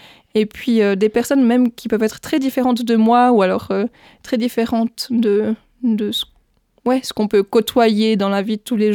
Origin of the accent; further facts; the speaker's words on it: Neuchâtel, Switzerland; j'ai 29 ans, plus pour longtemps, je viens de la région de Neuchâtel